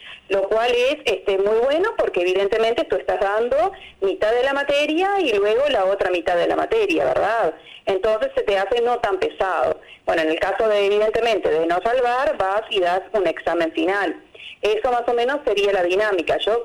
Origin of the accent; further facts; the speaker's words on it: Melo, Cerro Largo, Uruguay; porque soy de Melo